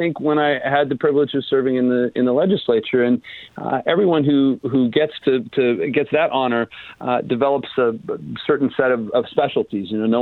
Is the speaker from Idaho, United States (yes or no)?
yes; Idaho, United States; moved away as an adult; now in Oregon, United States; I'm an Oregonian by choice. I was raised in Idaho and came here to go to college and have more or less stuck around.